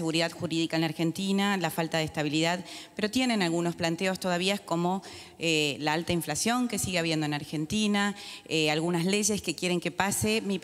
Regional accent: Cuba; Soy cubana.

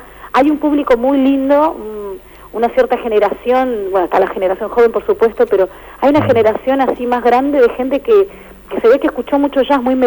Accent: Norte Grande, Chile; now in Paraná, Argentina; Vengo del norte

